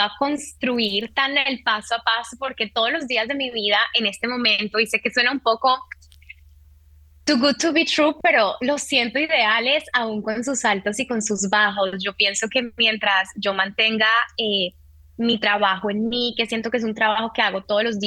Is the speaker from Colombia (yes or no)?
yes; Colombia; now in United States; ya cuando me salí de Colombia y vine a vivir a Estados Unidos